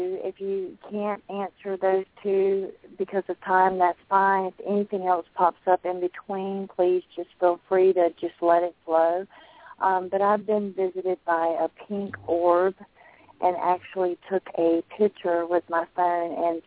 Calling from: North Carolina, United States; Oh, I'm calling from North Carolina.

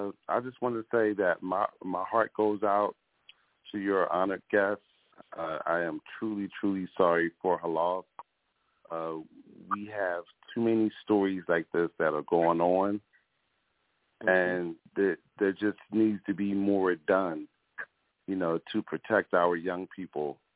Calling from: Philadelphia, Pennsylvania, United States; I'm out of Philadelphia.

